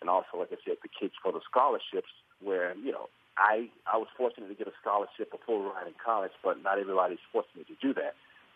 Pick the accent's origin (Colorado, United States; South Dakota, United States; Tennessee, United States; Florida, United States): Florida, United States; I'm from Florida, and I had my family was able to come up and see the game.